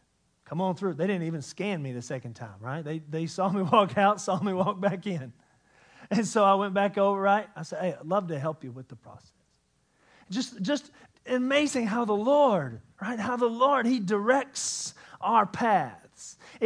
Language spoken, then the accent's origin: English; Hills, West Virginia, United States; I'm from Hills, West Virginia.